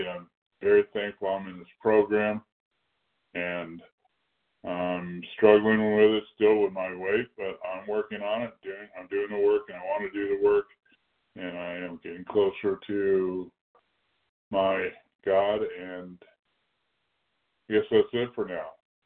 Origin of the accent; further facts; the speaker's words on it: Arizona, United States; oh yeah, I'm sorry, I'm from Arizona.